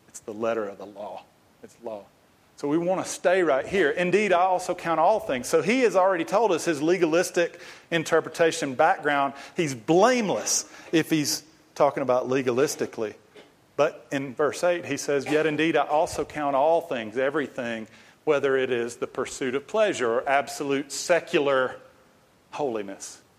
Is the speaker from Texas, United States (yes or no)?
no; Georgia, United States; born there; I grew up 55 miles from Auburn and about 2.5 hours from Athens, but I was born in Georgia. So Georgia was it